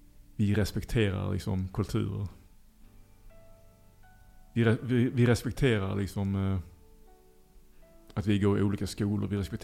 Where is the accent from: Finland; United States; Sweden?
Sweden; Lund, Skåne; born there; Jag är så tacksam över att jag är född i Lund.